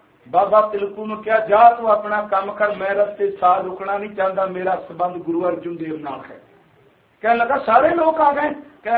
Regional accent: Punjab, India; ਅਸੀਂ ਪੰਜਾਬ ਦੀ ਧਰਤੀ ਤੋਂ ਆਏ ਹਾਂ

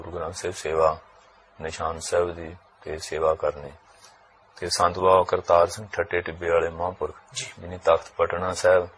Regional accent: Kalra, Punjab, India; ਮੇਰਾ ਪਿੰਡ ਜਲੰਧਰ ਜ਼ਿਲ੍ਹੇ ਚ ਕਾਲੜਾ ਪਿੰਡ

